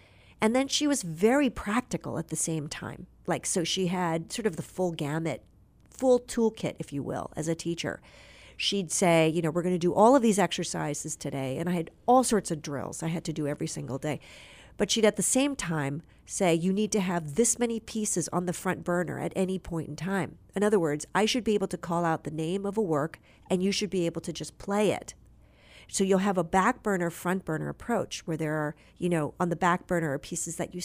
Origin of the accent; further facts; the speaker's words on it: Bethesda, Maryland, United States; I grew up in Bethesda, Maryland, where many of the diplomatic corps would reside, and I went to Walt Whitman High School